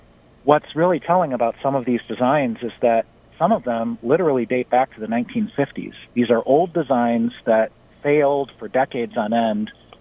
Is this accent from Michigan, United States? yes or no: yes; Michigan, United States; because I'm from Michigan, and I'm still on the board of Don't Waste Michigan, the statewide anti-nuclear coalition.